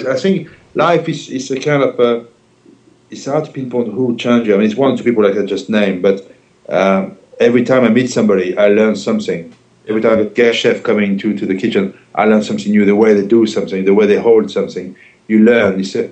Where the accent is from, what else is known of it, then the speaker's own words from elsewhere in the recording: Brittany, France; And that's what I grew up in Brittany with. We always had this with coffee.